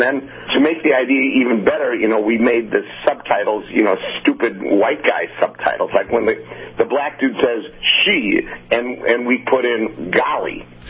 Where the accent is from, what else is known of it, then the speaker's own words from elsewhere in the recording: Wisconsin, United States; now in Los Angeles, United States; I grew up in Wisconsin, and, you know, where trees just grow up. You just let the land alone as they grow up. Then I moved to L.A.